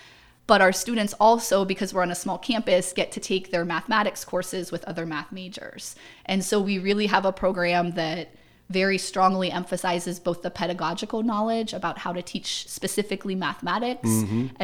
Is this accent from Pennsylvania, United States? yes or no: yes; Erie, Pennsylvania, United States; Yes, I grew up in Erie. I attended Girard High School, graduated from there, and went on to Edinburgh